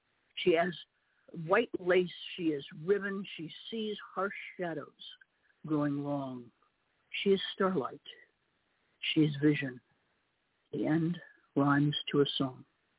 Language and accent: English; Illinois, United States; I'm from Illinois, and so within spitting distance, a rock throwing distance of Michigan.